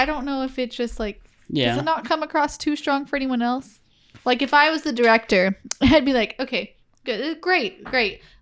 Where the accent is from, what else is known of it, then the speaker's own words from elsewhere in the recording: Bethel Acres, Oklahoma, United States; Maybe I grew up in Bethel Acres too much.